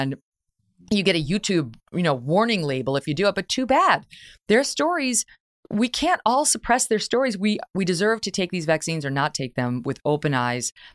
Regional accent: New York, United States; This is upstate New York. That's my hometown area.

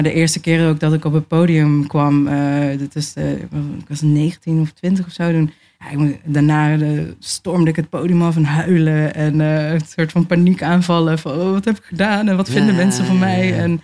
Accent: North Brabant, Netherlands; Ik ben in Brabant opgegroeid en het was voornamelijk blanke mensen om me heen.

